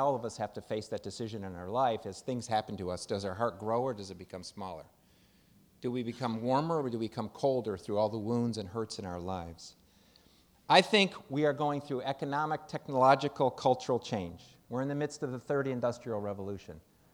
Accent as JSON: {"language": "English", "town": "Detroit", "region": "Michigan", "country": "United States", "tie": "born or raised there", "said": "I'm one of 11 children, Irish Catholic, Detroit."}